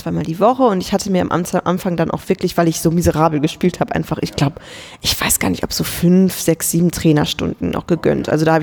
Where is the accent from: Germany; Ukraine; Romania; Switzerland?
Germany; Kevelaer, North Rhine-Westphalia; ich war damals im Verein TC Grün-Weiß Kevela. Das ist der Ort, in dem ich geboren wurde, wo ich herkomme. Das ist am Niederrhein.